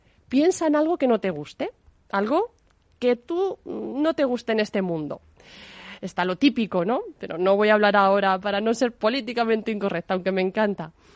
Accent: Honrubia, Castilla-La Mancha, Spain; Yo vengo de Honrubia, de un pueblecito de Cuenca, y sé lo que han trabajado mis padres para que yo pueda estudiar matemáticas.

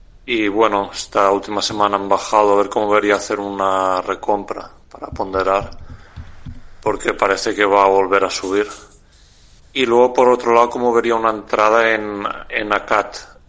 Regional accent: Balearic Islands, Spain; de Menorca.

